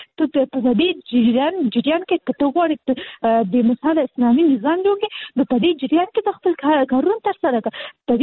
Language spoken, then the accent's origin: Pashto; Kabul, Afghanistan; هغه مېرمنې چې زه خاصلي د کابل یم